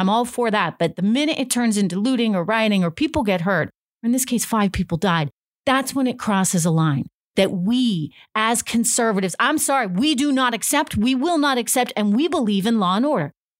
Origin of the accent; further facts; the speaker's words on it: New Hampshire, United States; Like I grew up in New Hampshire when I was a little kid. Some of the first words I ever read were live free or die on the back of every license plate.